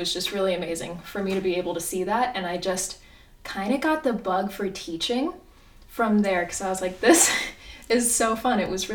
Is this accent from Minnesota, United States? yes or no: no; Oakland, California, United States; So I started riding when I was about 7 or 8, and I was born and raised in Oakland.